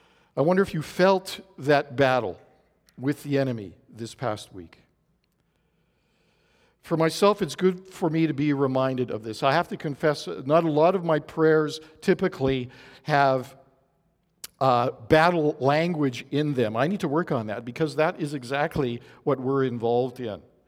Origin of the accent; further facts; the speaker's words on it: Winnipeg, Manitoba, Canada; I am not a heat person, and so having been born and raised in Winnipeg, I'm all for the cold.